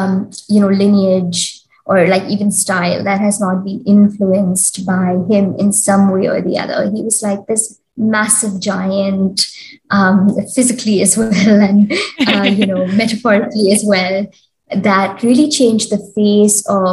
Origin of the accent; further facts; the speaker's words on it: India; This word is unfamiliar to me as an Indian, style of yoga. In our country, whether it's yoga, classical music, or classical dance, it's always, you know, the lineage or the gharana.